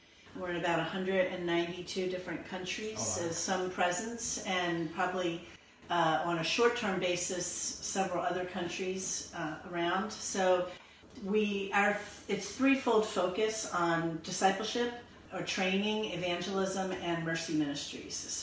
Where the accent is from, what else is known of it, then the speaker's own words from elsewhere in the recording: Absecon, New Jersey, United States; I grew up in Absecon in the South Jersey area